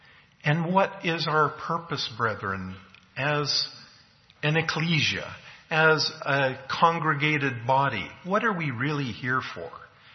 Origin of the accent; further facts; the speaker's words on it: Vancouver, British Columbia, Canada; I'm Canadian, I'm from that area. Vancouver, BC, other than Rio de Janeiro, is the most beautiful city on the face of the earth.